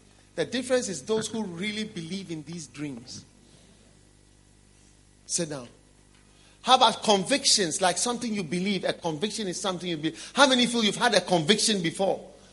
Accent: Ghana; English is a second language; I said, me, a book? How? I'm from Ghana. No one will read my book.

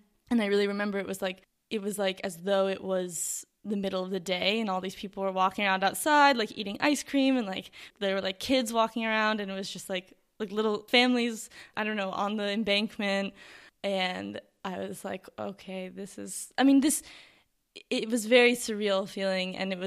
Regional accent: New York, United States; because I am from New York and we have seasons and we have winter and it gets cold.

